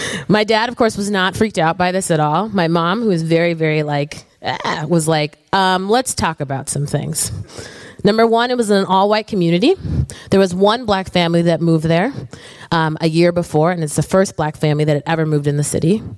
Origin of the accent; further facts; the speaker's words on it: Zambia; born there; I was born in Zambia, 10 degrees south of the equator. My parents are born from a line of pastors, and so I'm a PK kid, five generations back.